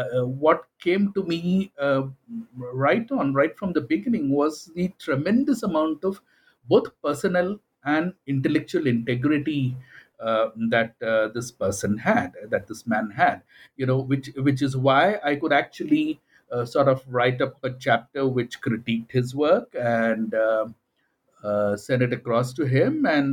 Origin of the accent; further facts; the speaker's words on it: India; it's just where I came from and my formative experiences and my background as an Indian and everything very automatically surfaced this gap that I found there